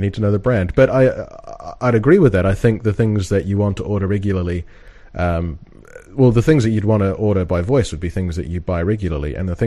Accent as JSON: {"language": "English", "country": "New Zealand", "said": "I mean, as I said before, we're both from New Zealand"}